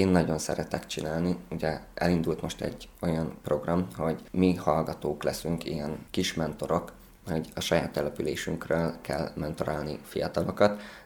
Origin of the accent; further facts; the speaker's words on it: Hajdúhadház, Hajdú-Bihar, Hungary; Én Hajdúhatházról jöttem, ugye ez Hajdú-Bihar megyének a legnagyobb cigány közösségét magában foglaló hely, 4000 roma él.